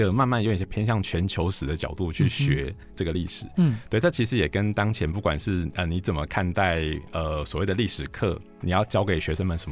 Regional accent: Taiwan; 我也觉得说其实我们身为台湾人应该要知道台湾的事情

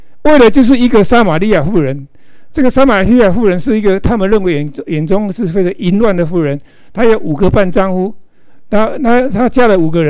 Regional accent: Kaohsiung, Taiwan; 我自己在高雄，刚刚在高雄长大了。我们一个石油公司啊，中国石油公司，就高雄炼油厂。然后我在那边长大

